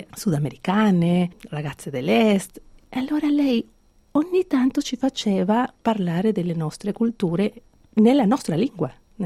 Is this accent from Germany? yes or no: no; Caracas, Capital District, Venezuela; Ah, io sono nata a Caracas.